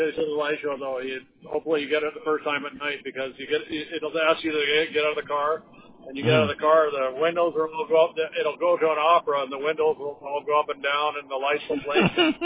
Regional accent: Canada; And I'm Canadian, so I'm neutral, so I'm not allowed to vote.

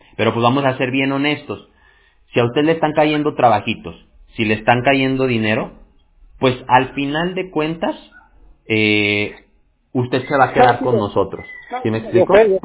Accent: Mexico; como decimos en México, de donde yo soy

